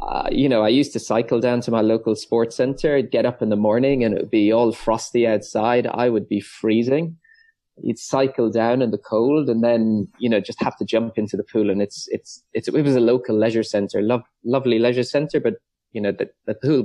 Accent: Ireland; now in Singapore; So as a youngster growing up in Ireland in my teens, I was a competitive swimmer

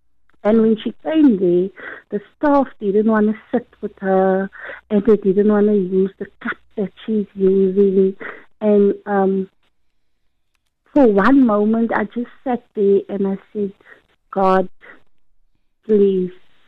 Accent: Bontville, South Africa; I'm from Bontville. I used to be a member of the AFM congregation in Bontville.

